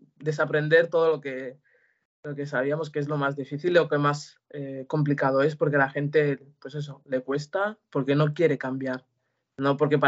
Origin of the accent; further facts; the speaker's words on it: Senegal; yo soy de Senegal, orígenes senegaleses